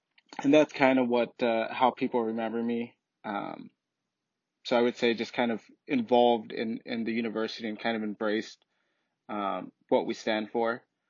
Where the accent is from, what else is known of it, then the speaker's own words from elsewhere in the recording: Immokalee, Florida, United States; And so back home, I'm from Immokalee, Florida, the tomato capital of the world.